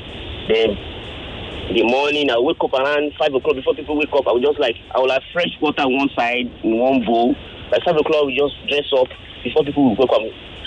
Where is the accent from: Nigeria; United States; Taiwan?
Nigeria; I'm from Ijibo.